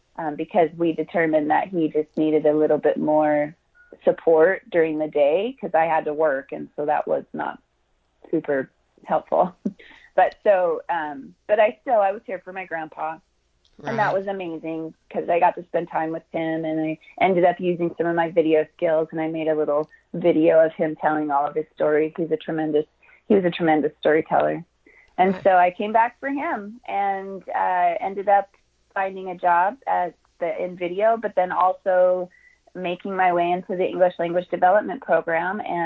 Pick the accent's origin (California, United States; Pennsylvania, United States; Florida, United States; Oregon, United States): Oregon, United States; Portland; born there; Actually, I was born in Portland, Oregon.